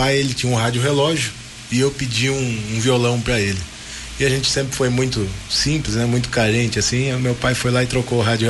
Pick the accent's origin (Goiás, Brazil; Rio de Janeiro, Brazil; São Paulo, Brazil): São Paulo, Brazil; Elias Fausto; also born or lived in Capivari; eu sou de uma cidadezinha chamada Elias. Na verdade, eu nasci em Capivari, porque Elias Falso não tinha maternidade.